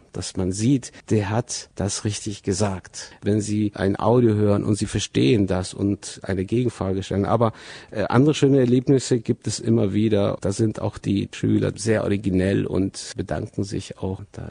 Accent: Santiago, Santiago Metropolitan Region, Chile; German is a second language; komme aus Santiago. Das ist die Hauptstadt von Chile. Ich bin geboren im Jahr 1966

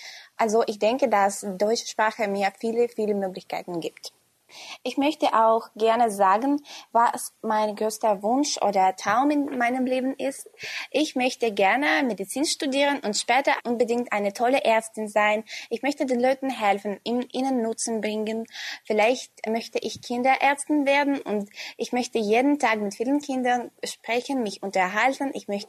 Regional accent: Kyiv, Ukraine; German is a second language; im Vergleich mit meiner Heimatstadt Kiew, die ich auch sehr gern habe.

